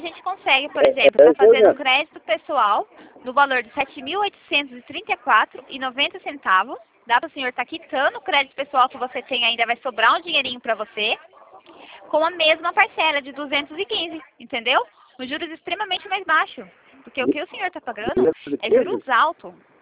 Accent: Itatiba, São Paulo, Brazil; Sou de Itatiba também.

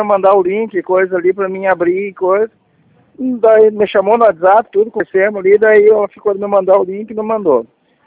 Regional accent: Soledade, Rio Grande do Sul, Brazil; mas eu não sou de Caxias, eu sou de Soledade

